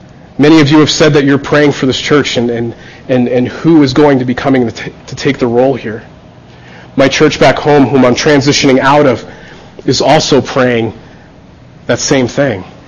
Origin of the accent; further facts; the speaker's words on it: New Jersey, United States; For me, as a teenager growing up in New Jersey, the ocean was vast.